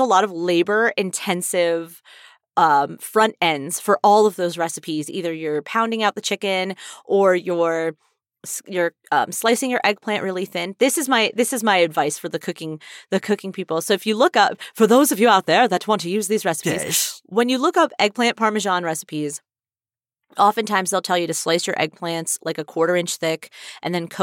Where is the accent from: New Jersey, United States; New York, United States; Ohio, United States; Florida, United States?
New Jersey, United States; I grew up in New Jersey.